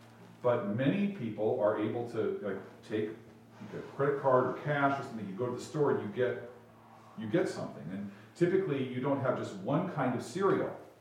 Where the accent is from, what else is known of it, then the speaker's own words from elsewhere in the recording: Endicott, Washington, United States; my spouse and I grew up in Endicott in La Crosse, Washington, where the stores were further away.